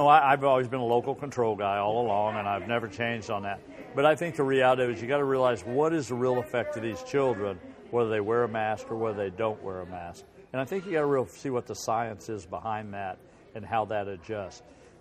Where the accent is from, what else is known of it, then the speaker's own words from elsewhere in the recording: Bolivar, Missouri, United States; how much different it is in my hometown of Bolivar versus St. Louis.